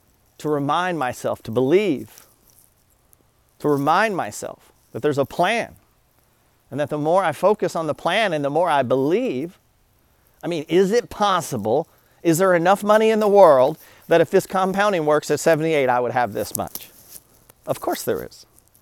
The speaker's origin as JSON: {"language": "English", "country": "United States", "tie": "born there", "said": "I'm grateful, one, that I was born in America and not Iraq."}